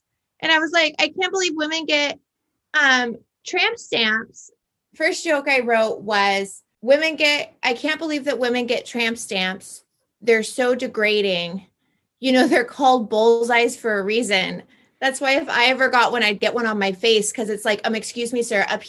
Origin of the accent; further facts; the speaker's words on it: Lincoln City, Oregon, United States; I'm a Portland stand-up comedian. I'm from, I grew up in Lincoln City.